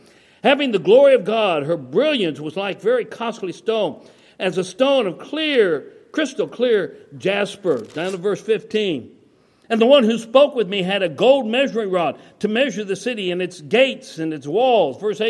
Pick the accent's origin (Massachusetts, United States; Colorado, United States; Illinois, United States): Colorado, United States; All the trees and the flowers and the majestic Rocky Mountains of my home state of Colorado